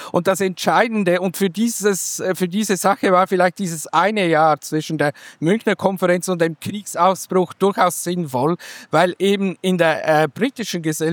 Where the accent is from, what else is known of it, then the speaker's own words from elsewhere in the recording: Switzerland; Ich bin aus der Schweiz. Ich habe den Militärdienst noch leisten müssen.